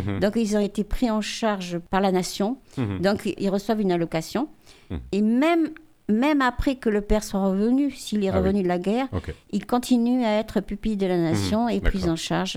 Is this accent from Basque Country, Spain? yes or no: yes; Basque Country, Spain; now in France; moi, je sais que je suis basque du nord de l'Espagne